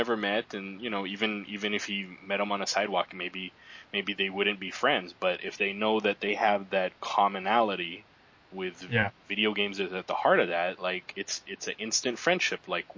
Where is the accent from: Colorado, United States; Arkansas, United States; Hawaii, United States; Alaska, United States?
Hawaii, United States; you know, we grew up in Hawaii.